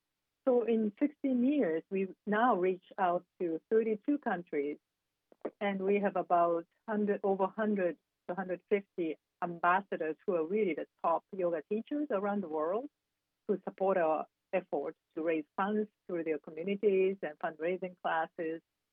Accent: Tokyo, Japan; now in Los Angeles, United States; I'm from Japan originally. I was born in Tokyo, raised in Tokyo, and I moved to Los Angeles in the early 90s.

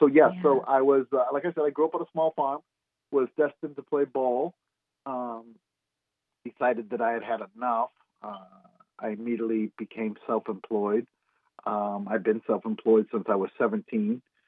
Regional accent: Midwest, United States; I grew up in the Midwest on a small farm.

